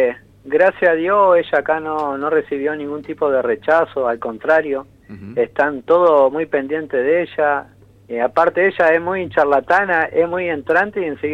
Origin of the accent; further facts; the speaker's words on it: San Antonio Este, Río Negro, Argentina; De San Antonio Este.